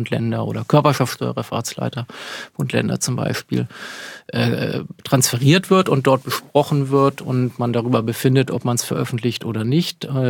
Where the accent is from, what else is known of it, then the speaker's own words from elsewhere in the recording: Baden-Württemberg, Germany; born there; Ich bin gebürtiger Badenser und da ist die Welt noch in Ordnung.